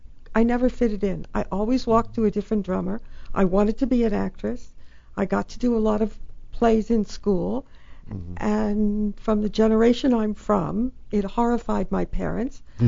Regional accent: Baltimore, Maryland, United States; I'm originally from Baltimore.

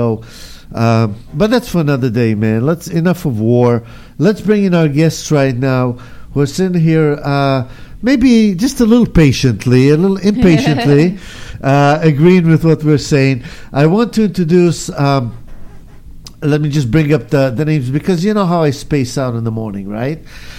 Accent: Israel; now in United States; I've been through two growing up in Israel.

